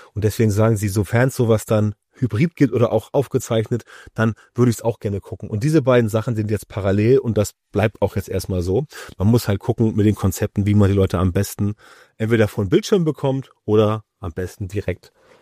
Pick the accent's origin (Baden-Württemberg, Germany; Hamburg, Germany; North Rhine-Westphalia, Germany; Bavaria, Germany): Hamburg, Germany; als Hamburger